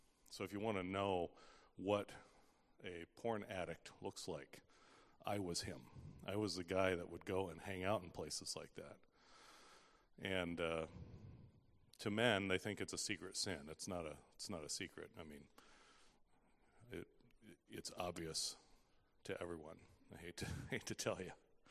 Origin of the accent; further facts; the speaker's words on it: Fort Wayne, Indiana, United States; And so growing up in Fort Wayne, Indiana in the 80s and early 90s, there wasn't a lot of opportunity to learn that.